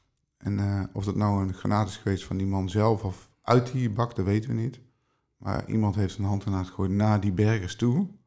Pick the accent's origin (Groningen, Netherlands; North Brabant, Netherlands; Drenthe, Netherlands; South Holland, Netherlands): North Brabant, Netherlands; ja, ik kom uit Brabant, hè. Soms is mijn taal iets anders.